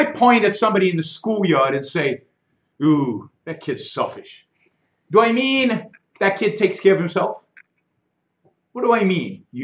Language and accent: English; Israel; English is a second language; I grew up, as I think many of you know, I grew up in Israel.